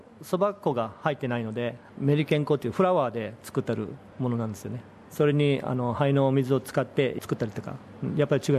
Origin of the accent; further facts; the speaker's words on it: Okinawa, Japan; ふるさとを思うのはもう毎日ですね毎日ふるさとのことを思うんですけど